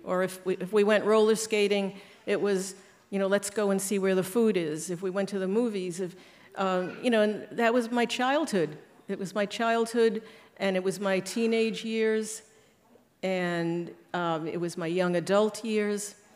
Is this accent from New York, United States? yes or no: yes; Staten Island, New York, United States; Okay, well … I'm from Staten Island, New York.